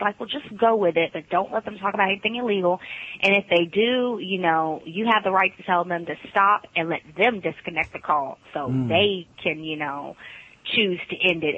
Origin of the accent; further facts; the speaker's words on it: Alabama, United States; And aside from the fact that I swing and I'm from Alabama, I know rednecks talk like this.